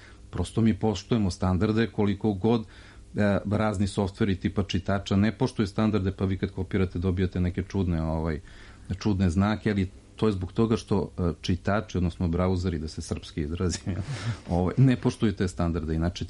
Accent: Serbia; Prosto mi kao Srbi nemamo dovoljno sadržaja na srpskom jeziku koje može

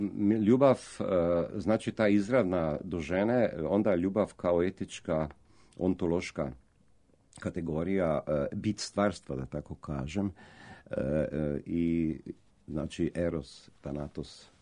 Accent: Maribor, Slovenia; Croatian is a second language; onda sam se selio u Maribor, moj rodni grad

